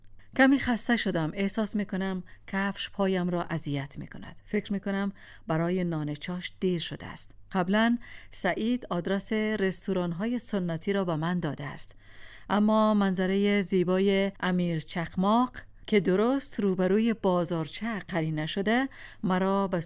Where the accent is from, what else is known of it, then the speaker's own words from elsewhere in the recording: Afghanistan; وقتی فهمید که از افغانستان آمدم،